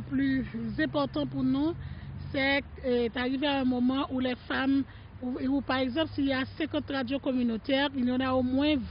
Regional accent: Haiti; je viens d'Haïti

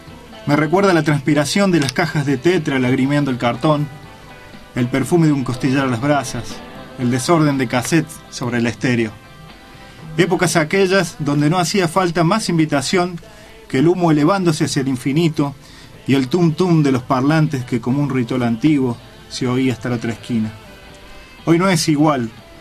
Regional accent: Villa María, Córdoba, Argentina; tengo amigos poetas en Villa María, soy de Villa María

